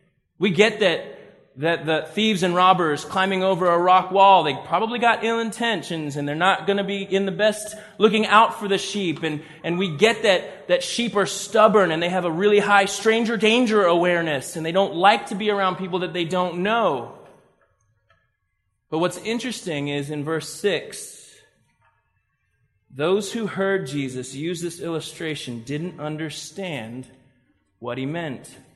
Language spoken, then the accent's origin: English; the South, United States; So, growing up in the South, if I was to look at my wife and say, "Doreen, you finer than a new pair of snow tires, girl."